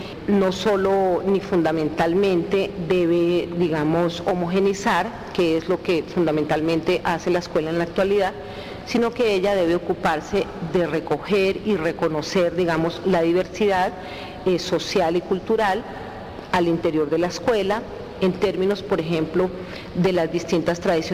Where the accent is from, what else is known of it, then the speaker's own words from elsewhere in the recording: Colombia; nosotros decimos generalmente somos colombianos, aunque en la especificidad pudiéramos ser bogotanos, ocaleños, ingas, guambianos o raizales, habitantes del campo o habitantes de la ciudad.